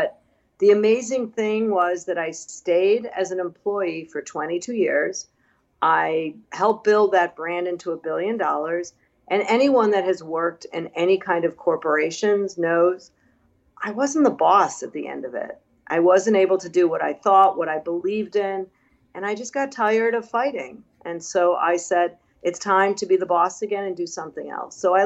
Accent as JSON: {"language": "English", "town": "Chicago", "region": "Illinois", "country": "United States", "tie": "born or raised there", "said": "You know, I grew up in Chicago in the 70s, and ever since I was a young kid, I just wanted to be pretty."}